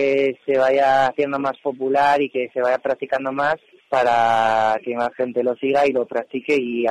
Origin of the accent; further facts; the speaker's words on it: Madrid, Community of Madrid, Spain; Yo, por ejemplo, soy de Madrid y estoy en los Juegos Olímpicos de invierno.